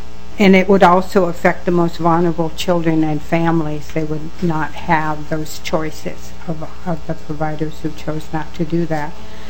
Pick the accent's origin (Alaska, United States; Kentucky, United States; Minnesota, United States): Minnesota, United States; Carlton; I'm from Carlton, Minnesota, a daycare provider there.